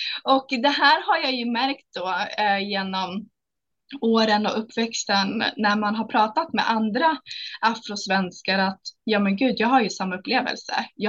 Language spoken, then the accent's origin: Swedish; Stockholm, Stockholm County, Sweden; now in Uppsala, Sweden; 32 år är jag. Och jag är från Stockholm från början. Men jag bor i Uppsala just nu tillsammans med min sambo och min son.